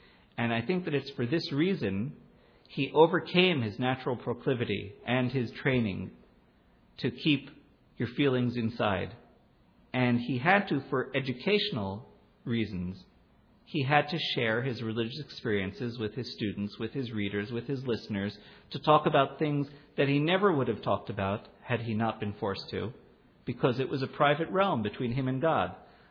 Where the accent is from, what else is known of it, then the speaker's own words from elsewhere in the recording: New York, United States; now in Alon Shvut, Israel; Like I grew up in New York, which is not a shtetl. But my kids are growing up in a shtetl. Like we live in Alon Shvut.